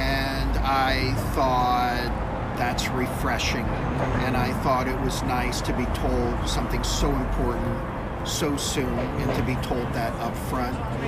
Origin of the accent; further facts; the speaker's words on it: Cincinnati, Ohio, United States; I'm originally from Cincinnati.